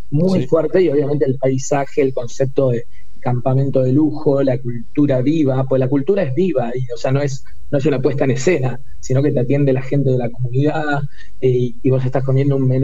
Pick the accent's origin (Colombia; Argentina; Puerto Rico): Argentina; Bahía Blanca, Buenos Aires Province; Yo soy un ciudadano del mundo, básicamente. En realidad nací en Capital Federal, viví toda la vida en Bahía Blanca y durante los últimos 5 años he vivido por toda Argentina.